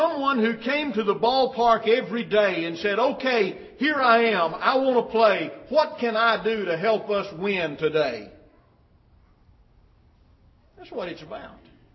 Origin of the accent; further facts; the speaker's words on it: United States; I could call the names of some good old brothers and sisters who are now dead and gone that I grew up around up in Lamar County